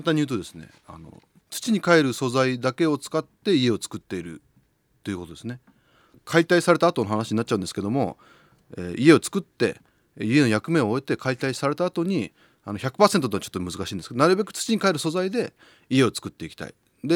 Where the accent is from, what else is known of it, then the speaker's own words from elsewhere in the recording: Yokosuka, Kanagawa, Japan; 僕もともと生まれ育ちが横須賀市の田浦という葉山の双子山の隣にある山の上で生まれて山の上で育ったんですよ。